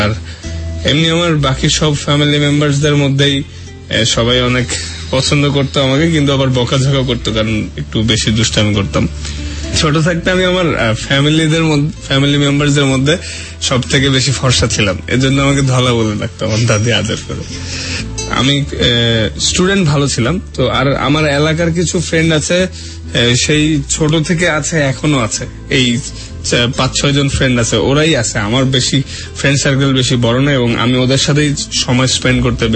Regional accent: Dhaka, Dhaka Division, Bangladesh; আমি ঢাকা মোহাম্মদপুরের ছেলে, আমি এখানের স্থানীয়।

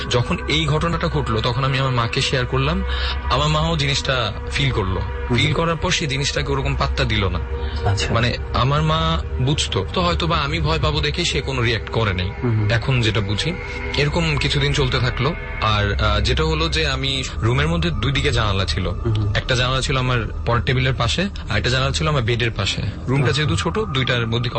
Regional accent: Dhaka, Dhaka Division, Bangladesh; Basically আমি পুরান ঢাকার স্থানীয়, আমি নারিন্দা ঠিক পাশেই থাকি।

